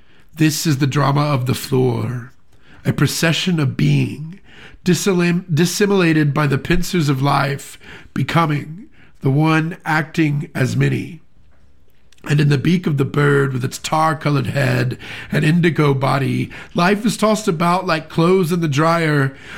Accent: Alabama, United States; I'm from Alabama, so that one's kind of like a shout out to the South, and Shadow Lake is, I live by that lake.

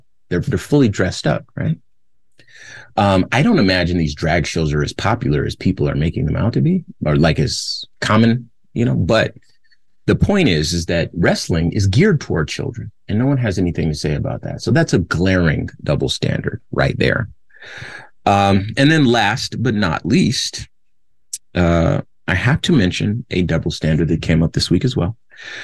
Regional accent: California, United States; born there; I was born in California, 1982. I lived 40 years of my life, and then I found that out.

